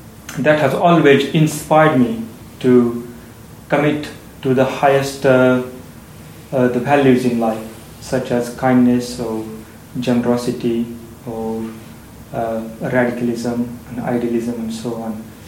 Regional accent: India; born there; I'm 35 years old, where I was born in India, in a small village.

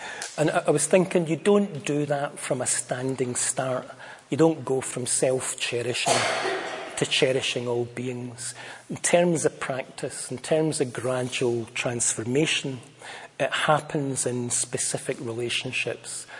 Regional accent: Scotland, United Kingdom; I'm Scottish enough to express my irritation freely and easily.

